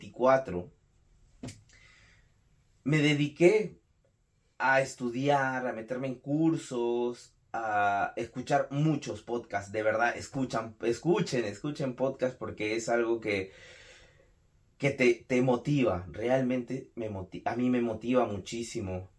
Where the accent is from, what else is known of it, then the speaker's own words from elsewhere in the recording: Peru; now in United States; soy de Perú, actualmente vivo en Estados Unidos